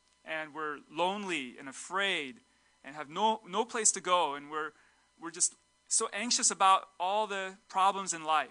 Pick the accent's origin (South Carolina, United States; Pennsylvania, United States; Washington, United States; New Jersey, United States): Washington, United States; Seattle; now in New York City, United States; I didn't know anybody in New York City. I was from Seattle, and it was such a hard season for me